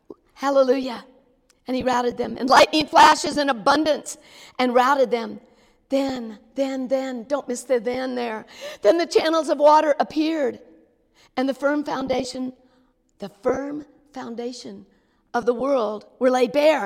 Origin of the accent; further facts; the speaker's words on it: the South, United States; accent: southern; Last night I said it really strongly, and my southern accent came out really strong.